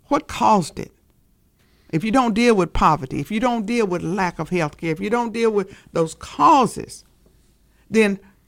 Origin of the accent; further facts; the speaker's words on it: Oklahoma, United States; born there; Now, I'm almost 80 years old, and I was born in Oklahoma.